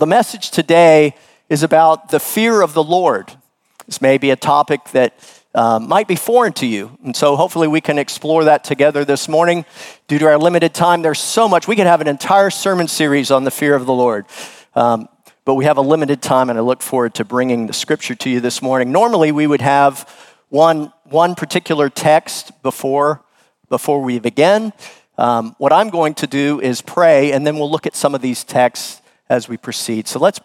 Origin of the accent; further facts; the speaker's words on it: Winter Park, Florida, United States; I grew up in Winter Park, and growing up so close to the coast, I was an avid surfer.